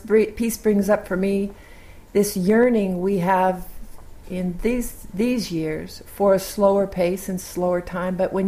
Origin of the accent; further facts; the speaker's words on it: Seattle, Washington, United States; my holiday traditions in the 1950s growing up in Seattle, again, when things were slower than we find them today.